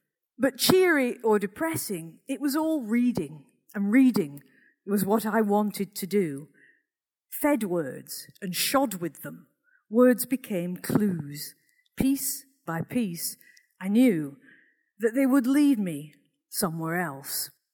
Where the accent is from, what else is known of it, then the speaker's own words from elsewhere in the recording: Accrington, North West England, United Kingdom; how it was growing up in Accrington in the 1960s and 70s in a world that was frankly bonkers.